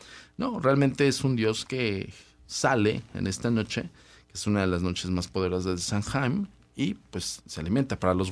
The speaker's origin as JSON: {"language": "Spanish", "country": "Mexico", "said": "Todos y cada uno de nosotros nos identificamos como mexicanos"}